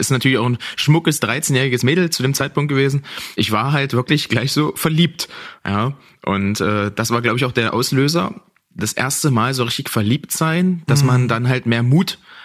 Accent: Schönebeck, Saxony-Anhalt, Germany; Also wir kommen beide aus Schönebeck im schönen Sachsen-Anhalt.

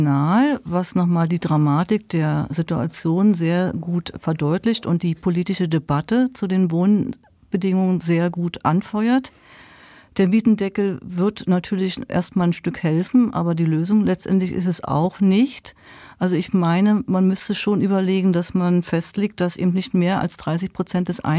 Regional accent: Berlin, Germany; now in Stuttgart, Germany; Also ich komme ja aus der Stadt. Ich bin 2011 nach Stuttgart übergesiedelt.

